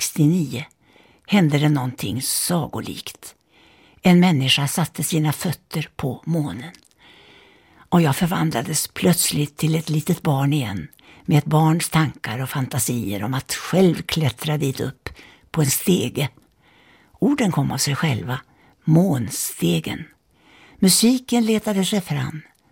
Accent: Härnösand, Västernorrland County, Sweden; I Norrland, Härnösand där jag växte upp

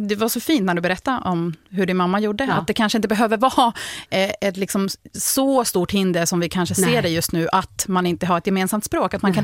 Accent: Finland; first language Finnish; Swedish is a second language; moved away as an adult; now in Sweden; att jag är liksom pratar nativfinska och jag ändå liksom identifierar mig som finsk och har finska rötter. Men sen å andra sidan, jag flyttade hit när jag var 18 år

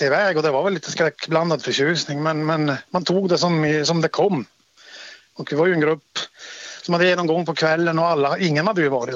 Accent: Luleå, Norrbotten County, Sweden; från Luleå. Fast jag är inte hemma i Luleå nu. Jag är i inlandet.

